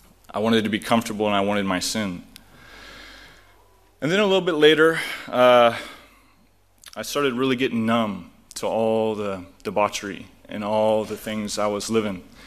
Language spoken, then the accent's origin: English; Centralia, Kansas, United States; For you guys that don't know me, I grew up around here in Centralia, Kansas.